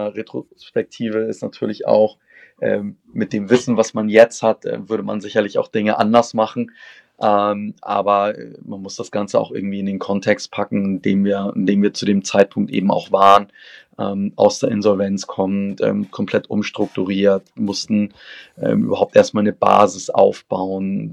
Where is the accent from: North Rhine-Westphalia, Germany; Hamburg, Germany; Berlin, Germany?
Hamburg, Germany; Ich bin gebürtiger Hamburger, wohne auch nach wie vor am Stadtrand in Hamburg